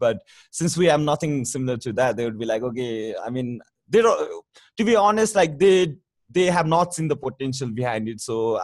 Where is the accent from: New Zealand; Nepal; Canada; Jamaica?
Nepal; English is a second language; also born or lived in United States; I'm 24 years old. I was born and raised in Nepal, but I went to United States for my higher education.